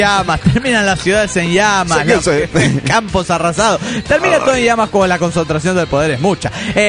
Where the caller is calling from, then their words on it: Uruguay; de la República de todo Uruguay.